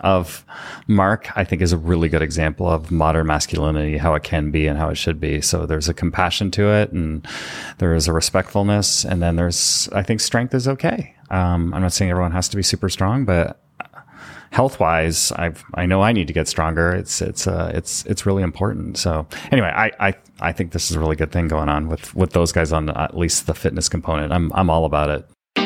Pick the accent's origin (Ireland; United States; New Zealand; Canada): Canada; I was born and raised in Canada